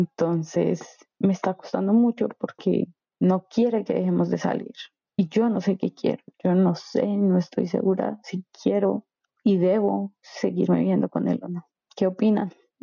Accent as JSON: {"language": "Spanish", "country": "Colombia", "lives_now": "Toronto, Canada", "said": "Les hablo desde Toronto, Canadá. Soy de Colombia, pero vivo acá."}